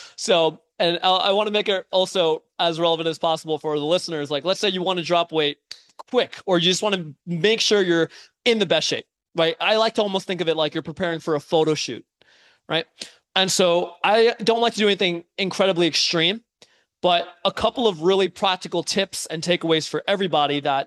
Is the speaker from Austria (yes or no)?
no; New York City, New York, United States; And I didn't know how to drive for a long time growing up in New York City.